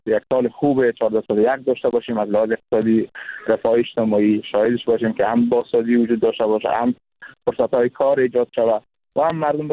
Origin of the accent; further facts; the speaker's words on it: Kunduz, Afghanistan; ما هم جزء از افغانستان هستیم، مردم قندوز متضررتر خواهد شدیم